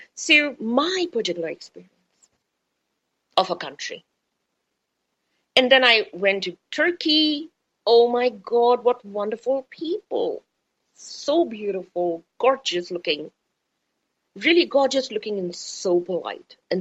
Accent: India; because I'm Indian, of course, obviously I'm interested in people who are doing well

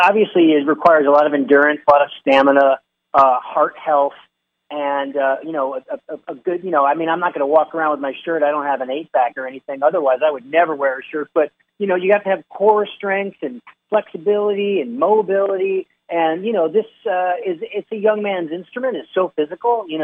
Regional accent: Connecticut, United States; Well, I'm originally from Connecticut, kind of a New England kid.

